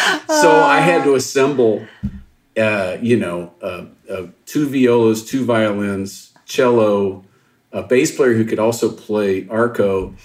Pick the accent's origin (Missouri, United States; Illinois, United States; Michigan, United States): Missouri, United States; I remember growing up sort of hearing it, you know, sometimes, because I'm from Missouri.